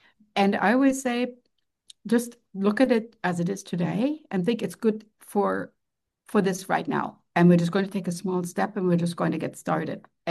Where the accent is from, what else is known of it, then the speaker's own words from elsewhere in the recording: Germany; English is a second language; now in United States; You could maybe hear from my name or from my accent. Came from Germany.